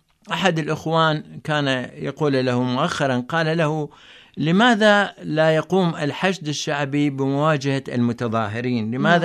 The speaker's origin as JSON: {"language": "Arabic", "town": "Basra", "region": "Basra Governorate", "country": "Iraq", "said": "يعني تعرفت عليه في البصرة، يعني ابن مدينتي"}